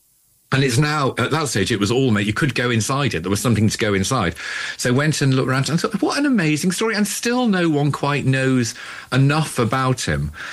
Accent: Liverpool, North West England, United Kingdom; I come from Liverpool, right. Even though I can make my voice show it, but it sort of drifted away over the years. But I come from Liverpool

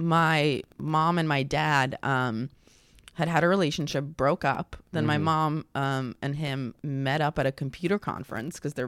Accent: Odesa, Odesa Oblast, Ukraine; I'm from Odessa, which is where Yakov Smirnoff is from also.

